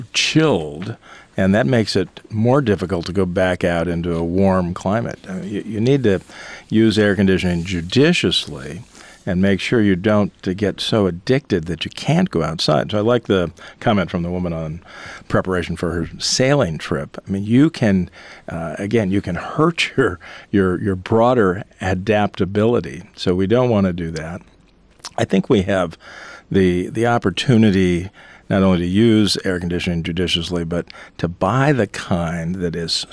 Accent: Palm Springs, California, United States; I grew up in Palm Springs for several of my young years.

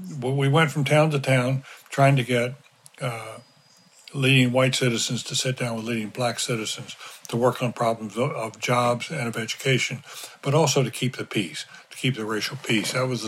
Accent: Durham, North Carolina, United States; I grew up in North Carolina, grew up on a dirt road in Durham, we never had much money.

